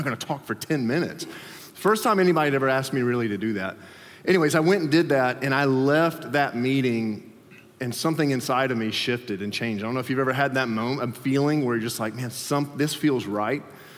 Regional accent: Alabama, United States; born there; and I was born down south as well in Alabama, and so we had never really moved. We had never gone north.

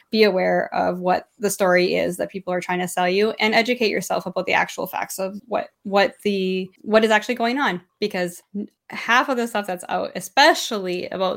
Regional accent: Canada; I'm a Canadian.

